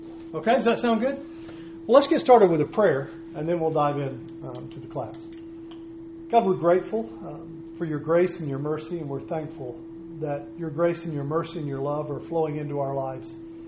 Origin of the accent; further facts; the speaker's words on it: Pensacola, Florida, United States; I grew up in Pensacola, Florida.